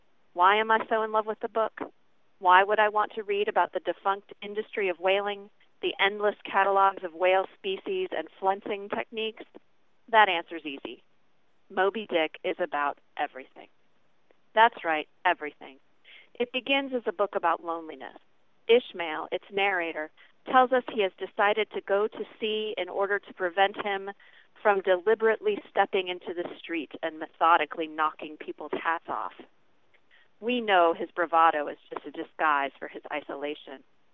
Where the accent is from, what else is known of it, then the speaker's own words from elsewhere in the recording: Muncie, Indiana, United States; from Muncie, Indiana.